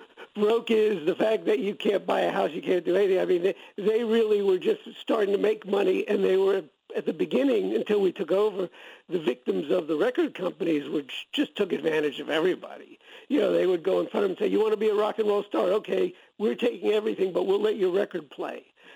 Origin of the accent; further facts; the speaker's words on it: Miami, Florida, United States; In reality, I was a Miami boy, so I grew up in Miami. I was more laid back. So when I got to all them, I wasn't New York flash.